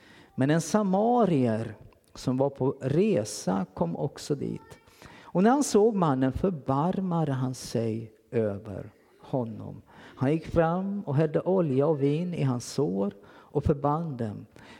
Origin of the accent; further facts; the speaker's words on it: Kalmar, Kalmar County, Sweden; I Kalmar. Där jag kommer från. Det hör ni nu, va? När jag pratar så här.